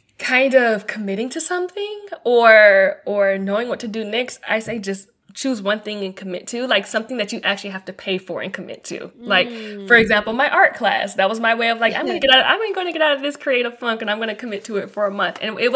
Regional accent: Atlanta, Georgia, United States; And I think it's because I came from Atlanta and the lingo was there

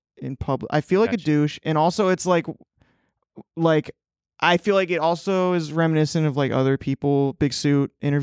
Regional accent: Livermore, California, United States; I'm from Livermore. Right? I'm from Livermore.

